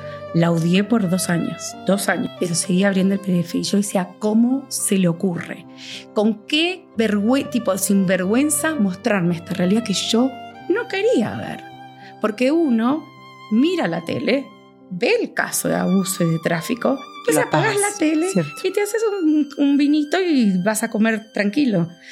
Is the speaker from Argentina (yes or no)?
yes; Argentina; born there; Nací en Argentina.